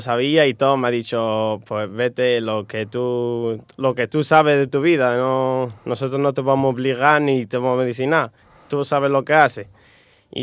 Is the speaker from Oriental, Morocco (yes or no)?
yes; Nador, Oriental, Morocco; Soy del norte, de Nador.